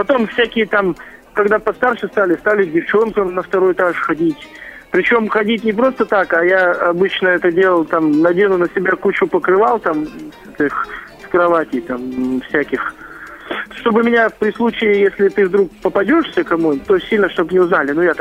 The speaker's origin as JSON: {"language": "Russian", "town": "Krasnoyarsk", "region": "Krasnoyarsk Krai", "country": "Russia", "tie": "born or raised there", "said": "я являюсь коренным жителем города Красноярска, поскольку родился именно здесь, в Николаевске. У нас тут есть такой район."}